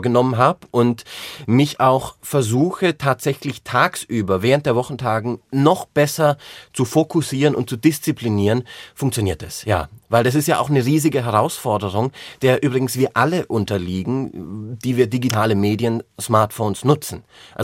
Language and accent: German; Baden-Württemberg, Germany; Nee, ich als Schwabe muss gestehen